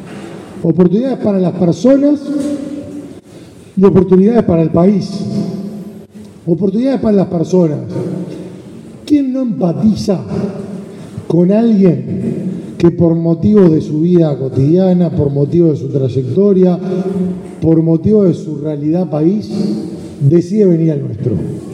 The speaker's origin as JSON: {"language": "Spanish", "country": "Uruguay"}